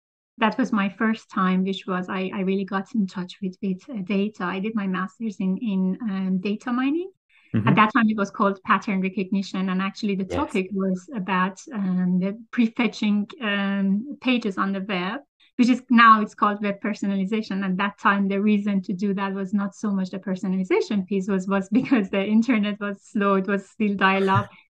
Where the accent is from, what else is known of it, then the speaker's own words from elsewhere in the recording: Iran; I'm originally from Iran, and I have been raised and grown there. I'm from a generation that there was a very huge population at the time that I was born.